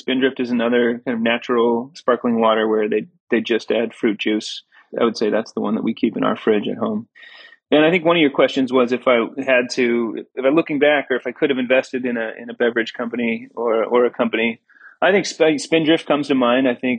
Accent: Oregon, United States; I think it's just part of growing up in Oregon, maybe the Pacific Northwest, right?

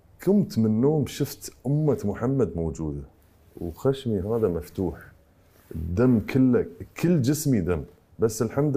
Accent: Khor Fakkan, Sharjah, United Arab Emirates; born there; moved away as an adult; دخلت الجيش عشان أعتمد على نفسي، أطلع من خور فكان اللي هي مسقط رأسي.

